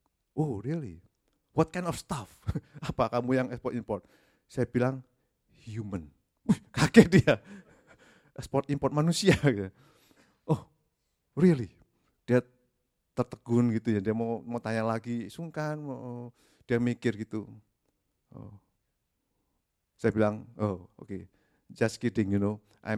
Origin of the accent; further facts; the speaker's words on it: Indonesia; Saya dari Indonesia. Saya ada keturunan Chinese juga.